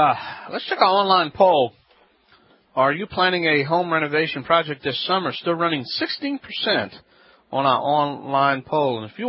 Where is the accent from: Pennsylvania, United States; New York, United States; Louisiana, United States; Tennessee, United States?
Louisiana, United States; I'm the Cajun contractor